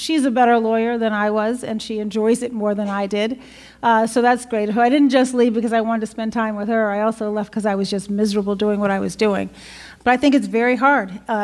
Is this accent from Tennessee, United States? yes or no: no; Chicago, Illinois, United States; And I know I'm from Chicago.